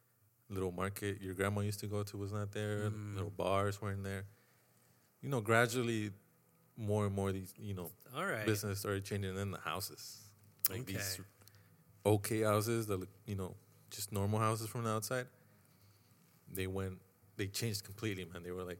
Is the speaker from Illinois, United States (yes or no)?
no; Echo Park, California, United States; So a lot of my experiences were not the same as other barrios just because... Mm. I was born in 95, so early 2000s